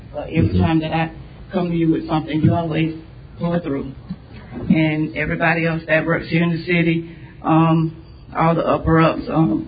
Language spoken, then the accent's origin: English; Lake Alfred, Florida, United States; I get a lot of people asking me because they know I'm from Lake Alfred.